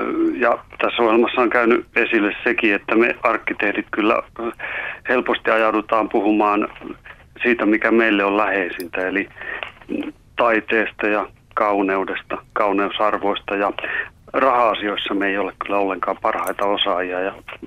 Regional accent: Rovaniemi, Lapland, Finland; mä olen kotoisin Rovaniemeltä.

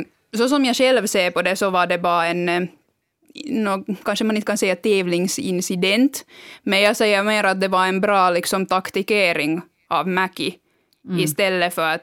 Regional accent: Finland; Jag är finsk

